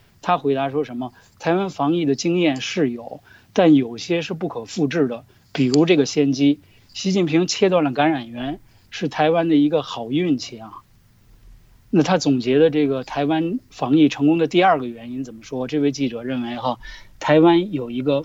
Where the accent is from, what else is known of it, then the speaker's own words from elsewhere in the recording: China; now in Canada; 虽然我是一个来自大陆的加拿大人啊，